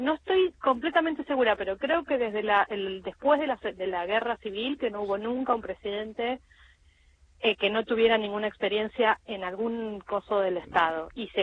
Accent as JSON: {"language": "Spanish", "country": "Argentina", "said": "yo soy de Argentina"}